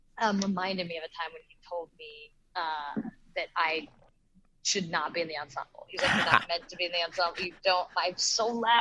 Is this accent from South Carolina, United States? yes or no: yes; Summerville, South Carolina, United States; also born or lived in Charleston / Hilton Head Island; I'm from South Carolina. That's exactly right. I was born in Charleston.